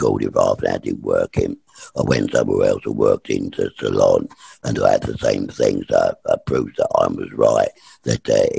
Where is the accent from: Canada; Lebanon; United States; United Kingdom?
United Kingdom; England; Because I'm English, you understand?